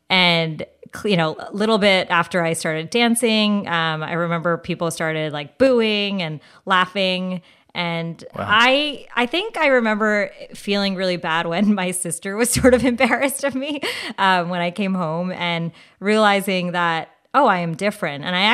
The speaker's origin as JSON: {"language": "English", "country": "India", "said": "I think as an Indian girl, I would sit in my house and I literally would put the video on over and over and over again and try and emulate it."}